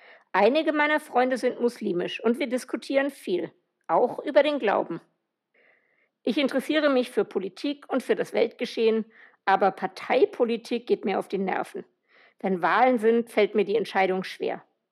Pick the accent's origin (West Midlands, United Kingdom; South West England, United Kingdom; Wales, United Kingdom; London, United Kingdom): Wales, United Kingdom; Ich glaube, meine Kindheit in Wales, aber auch meine Reisen, vor allem in Nordafrika, haben mich kulturell geprägt.